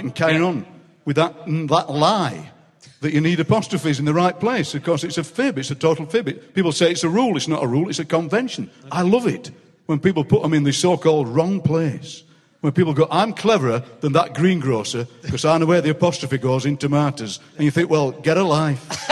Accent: South East England, United Kingdom; I'm actually from Surrey and living there all the time.

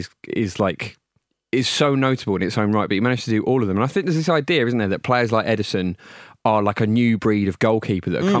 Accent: United Kingdom; But like, as a British person...

